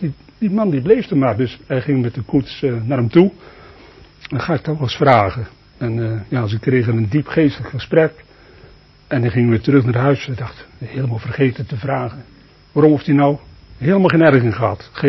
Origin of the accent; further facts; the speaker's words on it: Katwijk aan Zee, South Holland, Netherlands; Ik kom van Katwijk, oorspronkelijk Katwijk aan Zee.